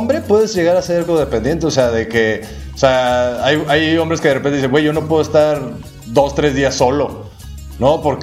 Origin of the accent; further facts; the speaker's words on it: Mexico; te quedas con lo primero que dices, como todo mexicano, ¿no?